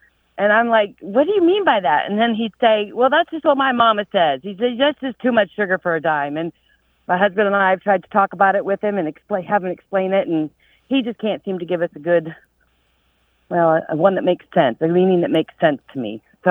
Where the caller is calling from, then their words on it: Atlanta, Georgia, United States; I'm calling from Atlanta.